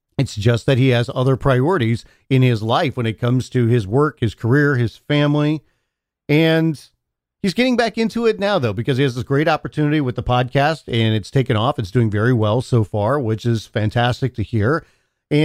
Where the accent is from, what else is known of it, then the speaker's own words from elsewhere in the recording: Florida, United States; because growing up in Florida, I remember 6:05 Saturday nights, like so many people, appointment television on the Superstation WTBS.